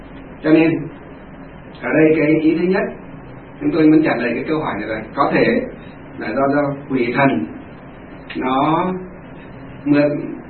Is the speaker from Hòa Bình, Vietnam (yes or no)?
yes; Thanh Luong, Hòa Bình, Vietnam; chúng tôi gặp một cái trường hợp này ở trong quê của chúng tôi, ở trong Thanh Lương, Kim Bôi, Hòa Bình, bây giờ là Thanh Lương, Lương Sơn, Hòa Bình, ngay trong quê chúng tôi